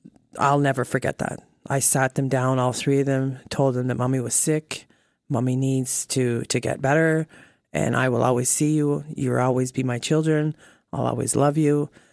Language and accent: English; Arnprior, Ontario, Canada; Arnprior.